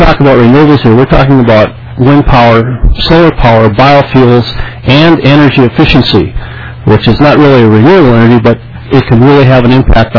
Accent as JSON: {"language": "English", "town": "Woodstock", "region": "Minnesota", "country": "United States", "said": "I am from Woodstock, Minnesota, and I'm involved in community-based energy development down there"}